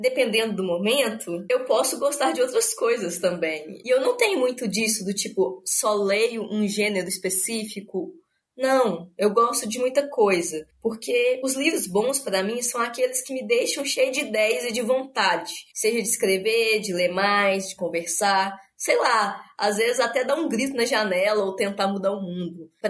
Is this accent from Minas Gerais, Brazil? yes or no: yes; Divinópolis, Minas Gerais, Brazil; now in Belo Horizonte, Brazil; eu sou natural de Divinópolis, mas moro em Belo Horizonte já há alguns anos.